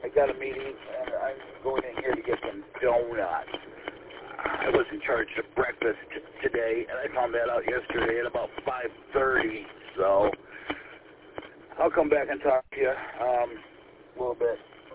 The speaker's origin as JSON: {"language": "English", "region": "Michigan", "country": "United States", "tie": "born or raised there", "said": "So, my hometown of Wop Wop, Michigan, does the same thing."}